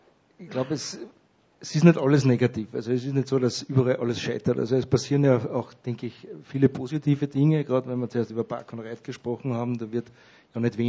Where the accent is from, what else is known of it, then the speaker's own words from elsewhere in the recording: Gmunden, Upper Austria, Austria; Also ich bin aus Gmunden